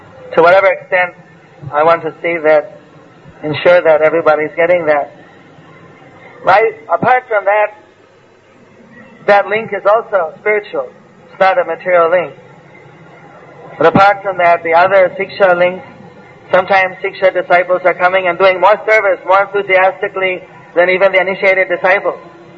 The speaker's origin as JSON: {"language": "English", "country": "India", "said": "now I'm Indian, of course, but whatever"}